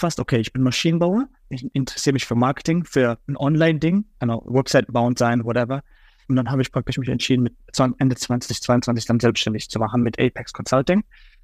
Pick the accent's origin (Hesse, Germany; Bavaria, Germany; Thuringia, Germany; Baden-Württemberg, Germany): Baden-Württemberg, Germany; Karlsruhe; born there; Ich bin in Karlsruhe geboren, habe in Karlsruhe studiert am KIT